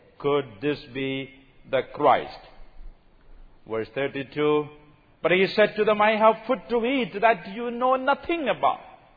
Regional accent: South India, India; accent: southern; from my accent you can understand, I come from South India. I have a southern accent like some of y'all.

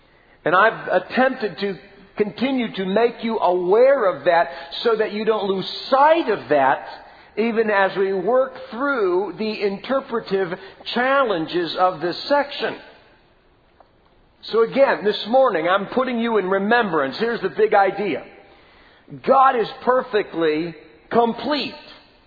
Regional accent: Ohio, United States; I remember that he used to visit us when we grew up in Ohio, and we lived in a neighborhood, which meant we had neighbors.

